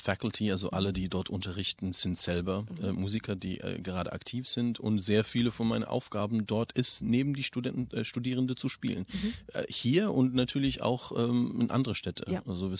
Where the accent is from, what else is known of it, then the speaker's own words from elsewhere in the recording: Sydney, New South Wales, Australia; also born or lived in Germany; Also ich bin seit fast 25 Jahre mittlerweile im deutschsprachigen Raum. Aber ich bin hier aufgewachsen in Australien. Ich bin Musiker, also habe meine Ausbildung, also ich komme ursprünglich aus Sydney, aber habe meine Ausbildung hier in Melbourne gemacht und dann ein weiteres Studium in Deutschland genommen